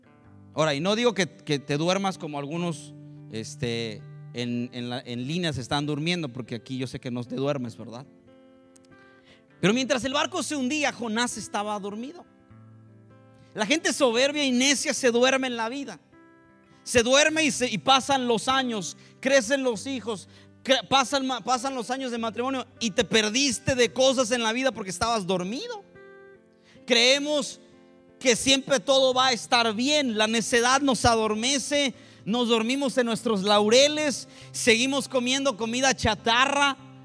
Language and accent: Spanish; Mexico; de donde yo vengo en México es una, es playa.